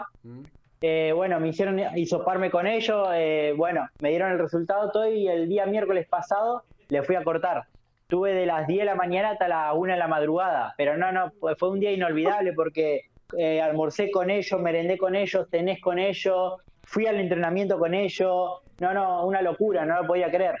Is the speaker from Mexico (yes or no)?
no; Santa Fe, Argentina; moved away as an adult; now in Marbella, Spain; yo soy de Santa Fe Capital, vivía en barrio Barranquitas. Tengo 19 años y estoy hace un mes y medio acá. Llegué el 28 de abril.